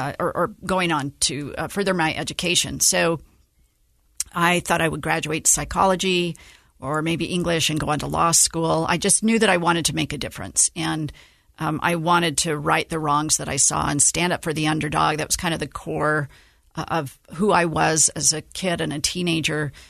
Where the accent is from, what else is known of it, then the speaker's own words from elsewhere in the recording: Antimony, Utah, United States; I'm a real proud rural gal. I was raised in Antimony, Utah